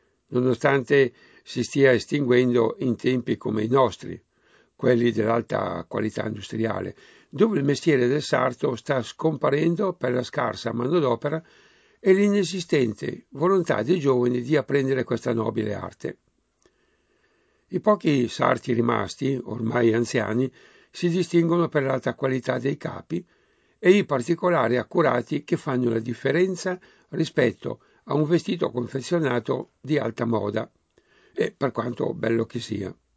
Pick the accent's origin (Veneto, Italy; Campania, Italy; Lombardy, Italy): Veneto, Italy; Fratte; born there; moved away; also born or lived in Turin; quando mi hanno portato su un carro bestiame da Fratte di Campo San Piero in provincia di Padova, mio paese natale, a Torino